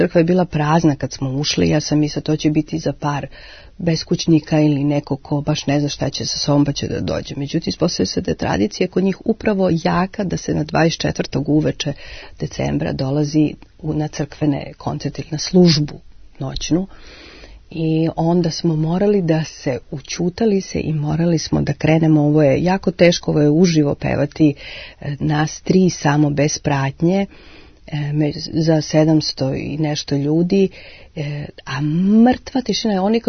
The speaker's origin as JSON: {"language": "Serbian", "country": "Netherlands", "said": "jer ja također dolazim iz Holandije."}